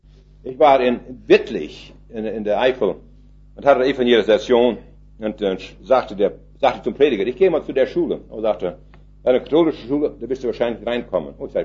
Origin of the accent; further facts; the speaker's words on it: Canada; ich brauche nur sagen, ich bin aus Kanada.